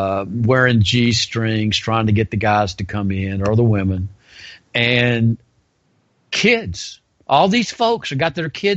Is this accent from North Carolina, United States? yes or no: yes; North Carolina, United States; also born or lived in Atlanta; now in Memphis, United States; Yeah, I lived in Charlotte when I was a kid. Probably that's been 40, 50 years ago. I grew up in North Carolina, a lot of North Carolina.